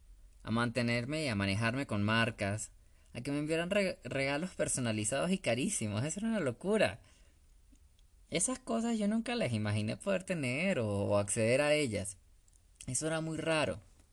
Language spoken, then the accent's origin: Spanish; Petare, Miranda, Venezuela; yo crecí en Petare. Claro, no crecí en una casa de esas pequeñas encimadas en el monte, pero exento no estaba de lo que sucedía a mi alrededor.